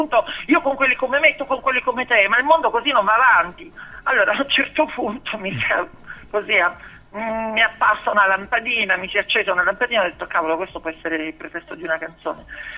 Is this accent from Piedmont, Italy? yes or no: no; San Giovanni Rotondo, Apulia, Italy; born there; sono nata a San Giovanni Rotondo nella clinica di Padre Pio